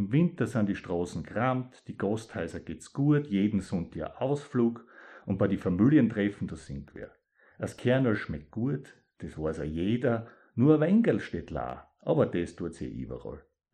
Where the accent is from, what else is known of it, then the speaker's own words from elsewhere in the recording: Styria, Austria; accent: East Styrian; was kann ich über meinen Dialekt erzählen? Das Oststeirische ist ein südbayerischer Dialekt und er wird wahrscheinlich außerhalb von Österreich einfach als österreichisch irgendwie wahrgenommen.